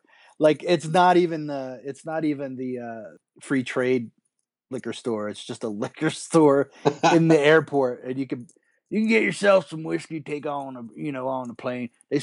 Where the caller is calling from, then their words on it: Denver, Colorado, United States; I'm calling you from Denver, Colorado.